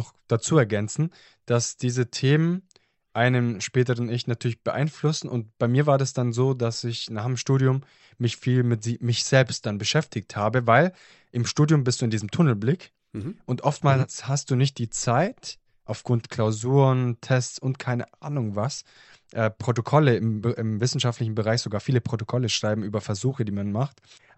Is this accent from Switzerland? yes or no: no; Germany; German is a second language; also born or lived in Italy; ich bin in Italien geboren, war dann kurzzeitig in Deutschland nach der Geburt, dann wieder in Italien und erst mit 6 Jahren dann quasi offiziell dauerhaft in Deutschland.